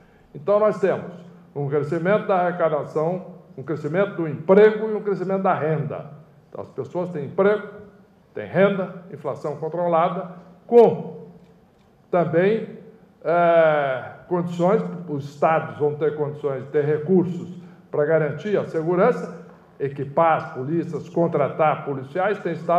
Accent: Goiás, Brazil; born there; eu nasci em Goiás, né?

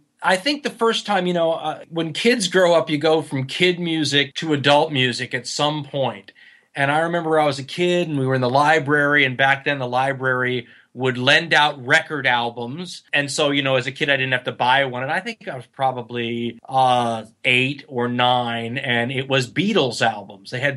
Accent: Los Angeles, California, United States; I'm from Los Angeles. I was in Los Angeles. So the Valley, San Fernando Valley.

